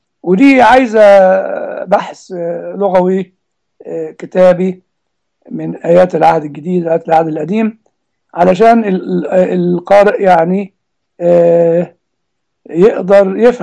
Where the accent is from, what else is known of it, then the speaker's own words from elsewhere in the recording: Egypt; يعني أنا كنت بعت سؤال لأحد الإخوة من الباحثين عندنا في مصر